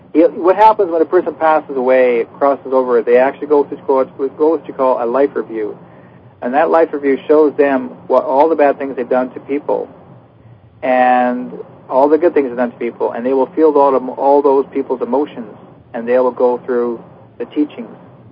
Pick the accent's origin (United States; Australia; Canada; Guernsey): Canada; Brandon, Manitoba; born there; my old stomping grounds of Winnipeg, Manitoba. That's where I was born in Brandon, Manitoba.